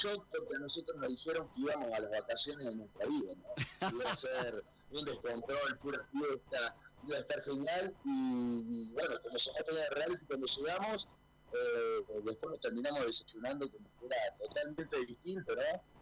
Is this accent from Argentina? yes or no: yes; Huanchilla, Córdoba, Argentina; tengo muchísimos amigos de Manchilla, porque yo siempre siendo de Manchilla